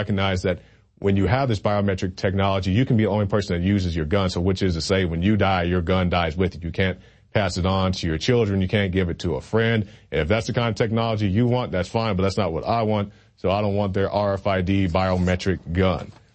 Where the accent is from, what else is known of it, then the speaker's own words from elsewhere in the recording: Oklahoma, United States; I'm from Oklahoma. I can't come to Texas and get in-state tuition.